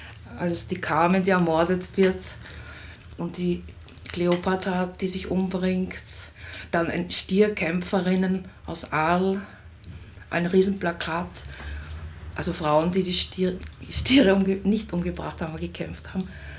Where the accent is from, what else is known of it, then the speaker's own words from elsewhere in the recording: Vienna, Austria; also born or lived in England / Germany; geboren bin ich in Wien und in Österreich aufgewachsen auch.